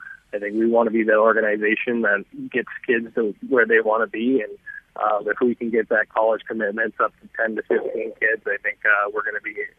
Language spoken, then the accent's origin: English; Minnesota, United States; I run a youth hockey camp back in my home state of Minnesota